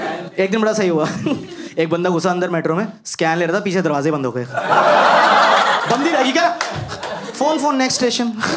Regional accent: Delhi, India; इतना तो कर लेते हैं हम दिल्ली वाले हैं

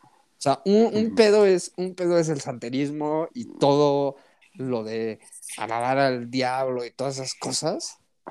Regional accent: Mexico City, Mexico; born there; es mi cultura mexicana, que yo nací en Tepito

